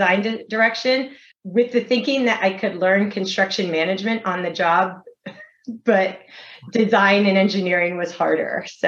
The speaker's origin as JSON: {"language": "English", "region": "Pennsylvania", "country": "United States", "tie": "born or raised there", "said": "So I grew up in Pennsylvania and you're probably going to want to link this to a little bit of how I got to where I am."}